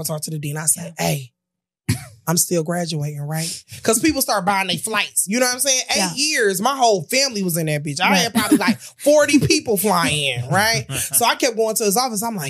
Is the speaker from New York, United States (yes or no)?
no; Detroit, Michigan, United States; I'm from Detroit.